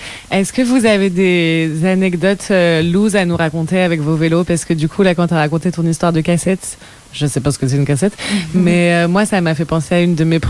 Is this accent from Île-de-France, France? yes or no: yes; Paris, Île-de-France, France; et moi j'ai grandi à Paris, donc le vélo, enfin c'est pas un truc que je faisais régulièrement